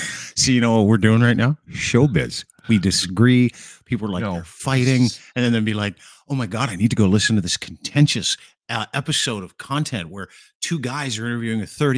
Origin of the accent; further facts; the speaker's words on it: United Kingdom; I do have bad teeth, though, because I am British.